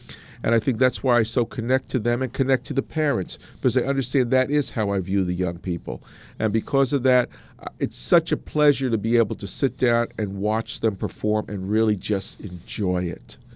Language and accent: English; Orange, New Jersey, United States; Well, I was born and raised in Orange, the town right next door. I attended the public schools there. I graduated Orange High School